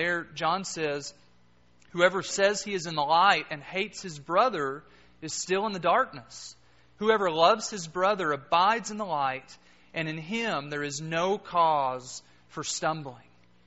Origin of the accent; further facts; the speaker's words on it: Kentucky, United States; I'm from Kentucky, and being from Kentucky, I'm a big Kentucky basketball fan.